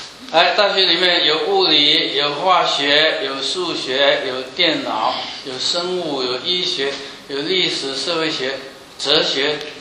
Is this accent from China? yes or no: yes; China; 因此平安值千金，这是我们中国人寻求的，过年是写平安，对不对？